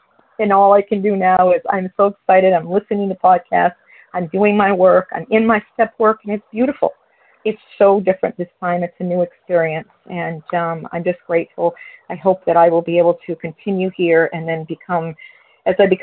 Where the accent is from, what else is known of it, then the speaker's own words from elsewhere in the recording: New Hampshire, United States; I'm from New Hampshire